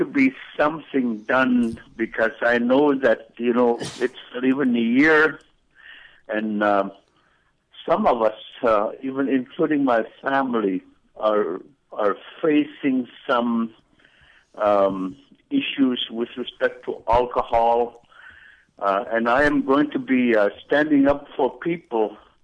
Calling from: Anchorage, Alaska, United States; I'm calling from Anchorage.

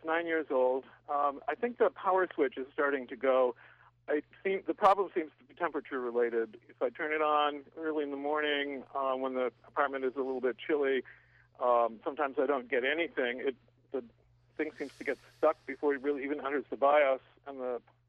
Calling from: Esopus, New York, United States; I'm calling from Esopus, New York.

